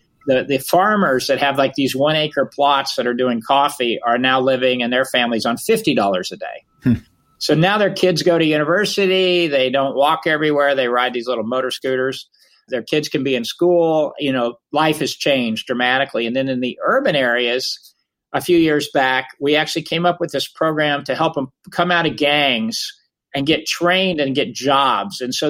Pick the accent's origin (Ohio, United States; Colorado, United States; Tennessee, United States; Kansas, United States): Kansas, United States; Well, I grew up Mennonite, so I have Amish relatives, for those of you, the horse and buggy folk. And so our town was 3,000. It was a dry town, right?